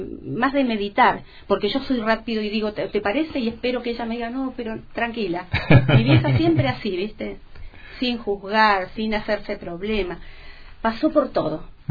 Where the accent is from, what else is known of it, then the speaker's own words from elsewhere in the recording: Punta Arenas, Magallanes, Chile; born there; Sí, entonces yo nací en Punta Arenas.